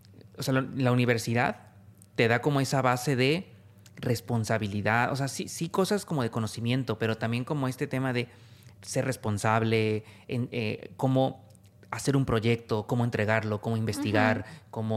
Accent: Mexico; moved away as an adult; now in Romania; llevamos aquí 3 años uh-huh. y pues estamos contentos. A ver, nos fuimos de México también

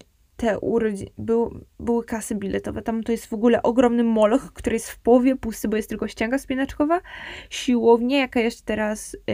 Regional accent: Poznań, Greater Poland Voivodeship, Poland; U nas w Poznaniu mieliśmy w tamtym czasie, no bo ja to robiłam, kiedy miałam 6 lat, czyli 10 lat temu.

